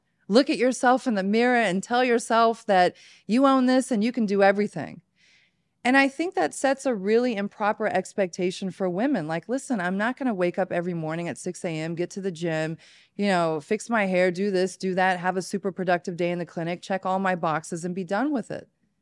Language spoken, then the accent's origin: English; Oklahoma, United States; also born or lived in Iran; I was actually raised in Oklahoma. So I was born in Iran, raised in Oklahoma, and I'm a Baylor University graduate.